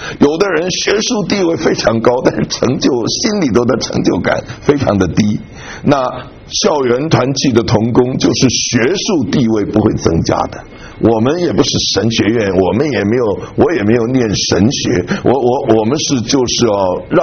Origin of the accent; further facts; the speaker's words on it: Taiwan; 因为我们从台湾来的都知道，